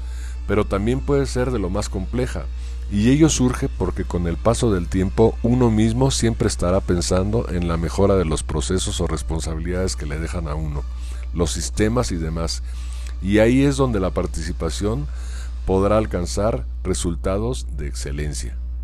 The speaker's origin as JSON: {"language": "Spanish", "country": "Mexico", "said": "Porque en verdad así somos los mexicanos"}